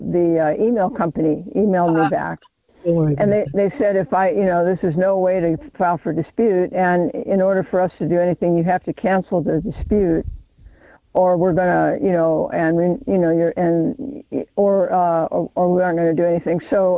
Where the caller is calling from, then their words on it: Arizona, United States; I'm from Arizona.